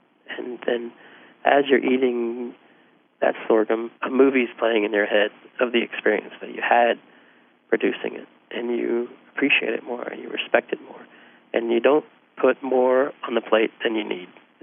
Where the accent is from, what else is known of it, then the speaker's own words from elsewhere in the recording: Wise County, Virginia, United States; these seeds originated from my hometown of Wise County, Virginia.